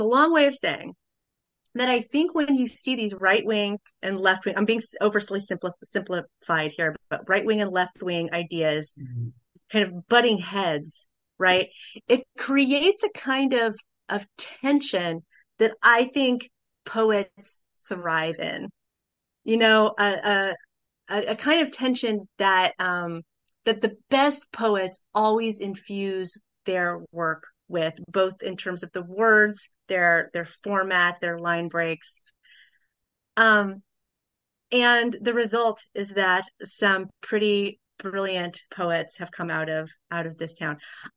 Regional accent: Topeka, Kansas, United States; Topeka is the capital of Kansas. It's also my hometown.

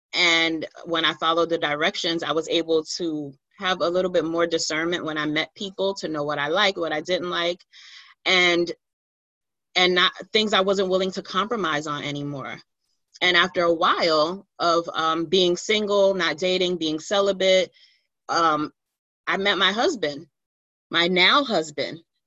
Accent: Beaufort, South Carolina, United States; now in New York, United States; I live in Manhattan, New York. I was raised in Beaufort, South Carolina, and then I came back to New York. I've been here now for 25 years.

